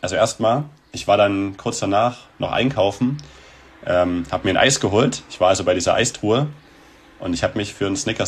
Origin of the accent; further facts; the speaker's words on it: Chemnitz, Saxony, Germany; wir kommen aus Chemnitz